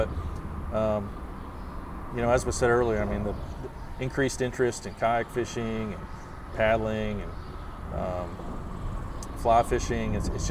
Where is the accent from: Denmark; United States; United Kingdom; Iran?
United States; Texas; But you know, I grew up in Texas, and it's like, man, we've got all these incredible rivers